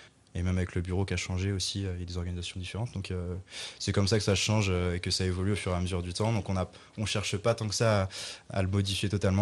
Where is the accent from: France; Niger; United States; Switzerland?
France; Entrammes, Pays de la Loire; Ouais, moi je le faisais depuis que j'étais tout petit, parce que je suis originaire d'Entrammes.